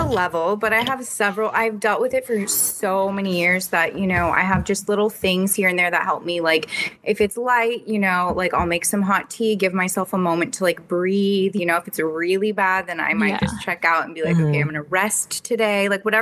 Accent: Los Angeles, California, United States; So I'm from LA originally, and my mom, my family, nobody was in fashion, but I really, really loved it a lot.

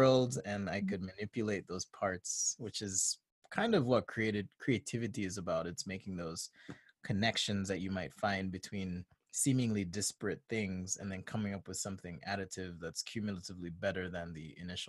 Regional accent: Jamaica; I grew up in Jamaica. I knew nothing differently than Mormonism, or the faith that's now known as the Church of Jesus Christ of Latter-day Saints.

